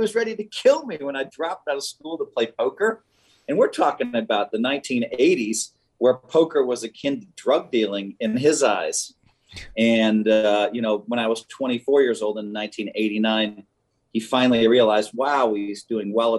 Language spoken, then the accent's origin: English; Madison, Wisconsin, United States; And I grew up in Madison. And I mean, what a great place to grow up.